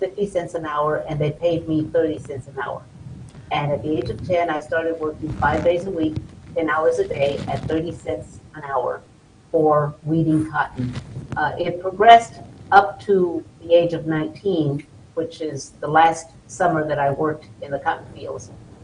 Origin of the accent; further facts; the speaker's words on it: Lubbock, Texas, United States; moved away as an adult; I fortunately moved away from my hometown of Lubbock, Texas, after my career took off in the labor movement